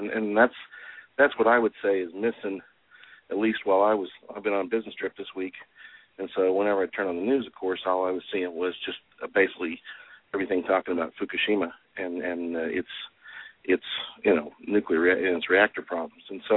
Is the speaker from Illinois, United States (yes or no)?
no; Tennessee, United States; born there; now in Pittsburgh, United States; the same way I consider Pittsburgh my home, even though I wasn't born in Pittsburgh. I was born in Tennessee.